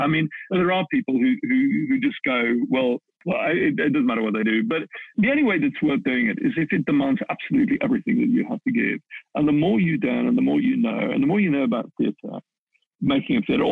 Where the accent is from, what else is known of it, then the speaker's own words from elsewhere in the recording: South Africa; when I grew up in South Africa, and I did a little bit of work there.